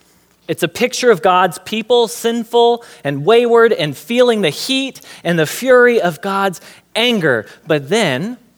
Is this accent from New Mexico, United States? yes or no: no; Indiana, United States; I'm originally from Indiana.